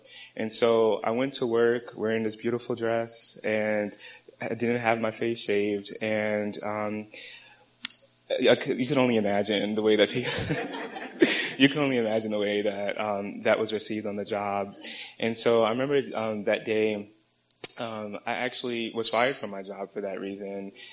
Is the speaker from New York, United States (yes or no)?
yes; New York City, New York, United States; born there; Because I was born in New York City, I was able to change that for myself, but had I been born in South Carolina, that would not have been possible.